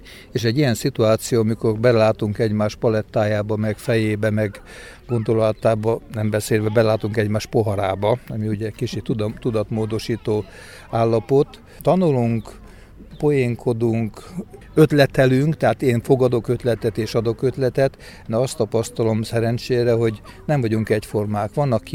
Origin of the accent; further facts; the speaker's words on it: Veszprém, Veszprém County, Hungary; born there; tehát én már Veszprémben születtem, de nagyon sok szál költ vissza Debrecenhez, és hát reformátusnak vagyok köröztölve.